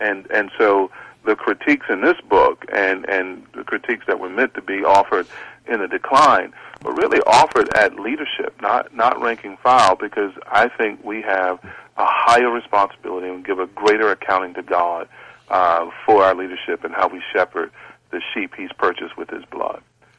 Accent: Bible Belt, United States; The Christian upbringing I had was a nominal Christian upbringing. I grew up in the Bible Belt.

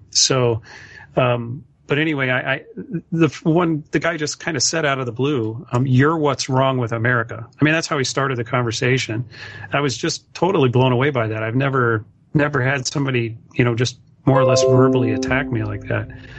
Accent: Illinois, United States; now in Michigan, United States; And so I moved to Michigan. I grew up in Illinois, went to university in Illinois

